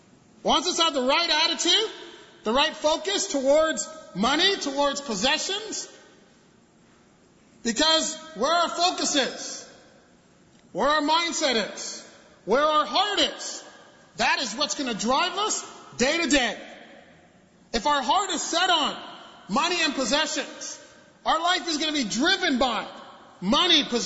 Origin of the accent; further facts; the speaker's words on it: Toronto, Ontario, Canada; You know, I'm from Toronto. And let's just say, this happens at where I lived.